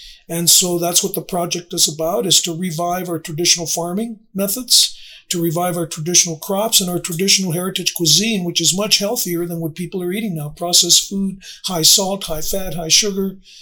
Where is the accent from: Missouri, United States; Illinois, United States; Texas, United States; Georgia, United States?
Texas, United States; Laredo; I'm from La Plaza de San Agustín de Laredo, which is a land grant community.